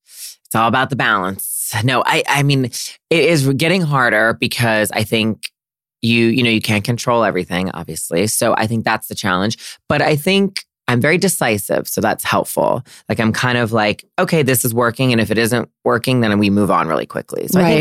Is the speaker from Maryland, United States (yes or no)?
yes; Maryland, United States; No, I'm from Maryland, and it was a very kind of, I think, a very kind of preppy, buttoned up.